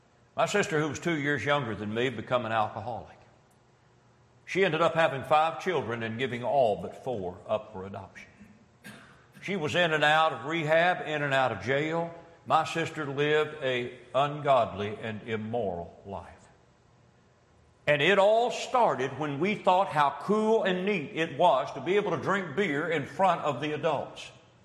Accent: Louisville, Kentucky, United States; But when we were children, growing up in Louisville, Kentucky, we'd go down.

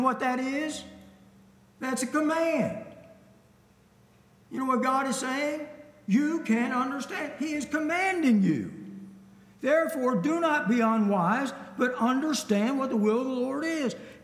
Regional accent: Baltimore, Maryland, United States; We had, in those projects over in Brooklyn Park, in South Baltimore, where I was raised, we had a family Bible

